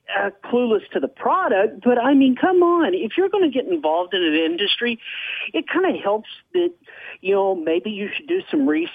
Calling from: Arkansas, United States; from Arkansas.

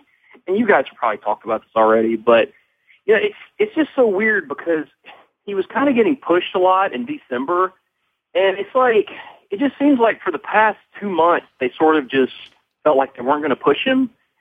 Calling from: Tupelo, Mississippi, United States; Hey, Brian. This is … from Tupelo, Mississippi.

